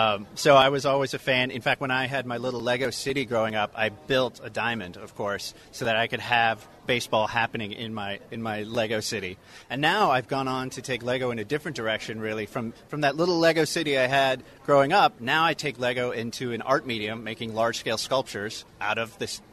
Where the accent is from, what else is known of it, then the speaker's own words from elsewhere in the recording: Oregon, United States; I grew up in Oregon, so it was tough. There's not a lot of ballparks there, of course.